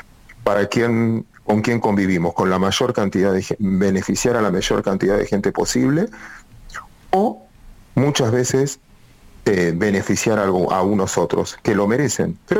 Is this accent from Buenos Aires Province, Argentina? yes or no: yes; Mar del Plata, Buenos Aires Province, Argentina; Y yo soy de Mar del Plata.